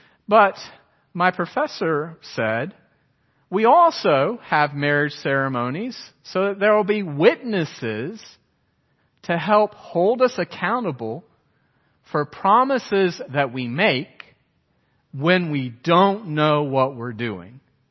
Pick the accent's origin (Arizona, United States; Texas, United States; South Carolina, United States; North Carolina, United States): South Carolina, United States; Beaufort; when I left my hometown of Beaufort, where I'd been there for 18 years. My family was very solid and stable. I didn't have a military family that moved around.